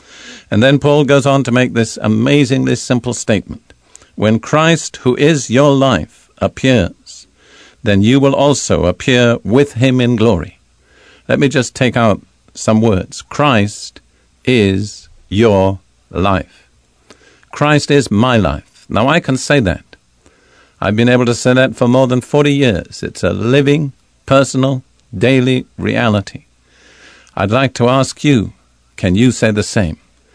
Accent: United Kingdom; I remember growing up in the Anglican Church in Britain as a boy, I was taught to say in various phrases, Our Lord and Savior, our Lord.

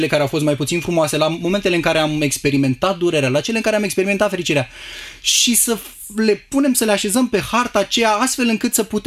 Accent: Constanța, Constanța County, Romania; born there; M-am născut în Constanța, într-o familie de oameni simpli.

